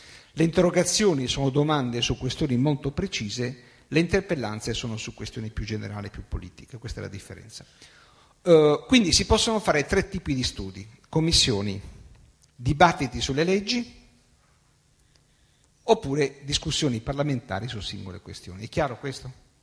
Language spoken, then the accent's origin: Italian; Apulia, Italy; now in Turin, Italy; Io sono meridionale pugliese, non sono siciliano, tutti sono perfetti, ma vivo da moltissimi anni a Torino